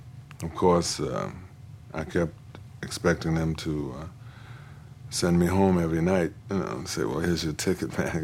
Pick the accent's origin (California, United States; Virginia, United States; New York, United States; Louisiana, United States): California, United States; Los Angeles; And it was all very new to me because I was from California, from Los Angeles, and they never had any outright segregation in California